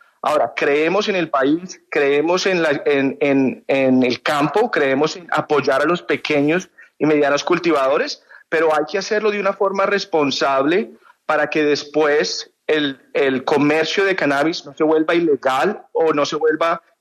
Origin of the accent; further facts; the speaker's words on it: Colombia; Somos colombianos que estamos invirtiendo en el país